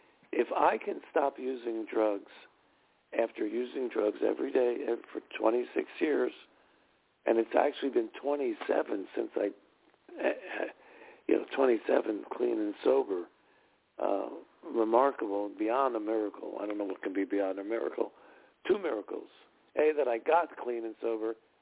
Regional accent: Philadelphia, Pennsylvania, United States; growing up in Philadelphia, my mother had delivered every morning the Philadelphia Inquirer.

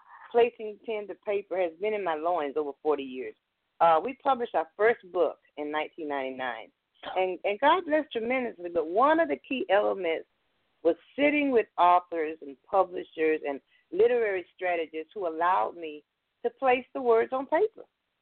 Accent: Florida, United States; now in Lawrenceville, United States; Well, I'm originally from Florida. I relocated to metropolitan Atlanta a little over 20 years ago.

